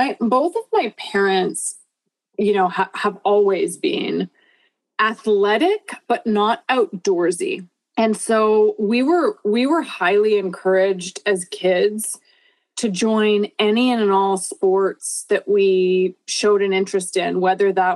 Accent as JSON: {"language": "English", "town": "Vancouver", "region": "British Columbia", "country": "Canada", "tie": "born or raised there", "said": "I grew up in Vancouver, Canada. So actually not terribly far from here."}